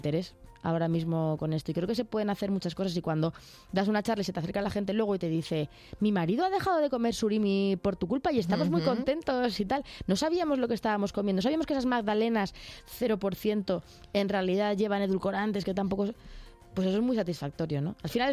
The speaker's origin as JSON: {"language": "Spanish", "town": "Belmonte", "country": "Spain", "said": "iré a mi pueblo, Belmonte, que soy de allí y siempre hay que volver en Navidad"}